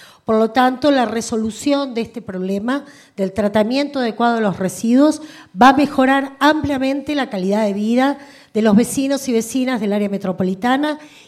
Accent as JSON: {"language": "Spanish", "region": "Buenos Aires", "country": "Argentina", "said": "soy porteña, no soy mendocina"}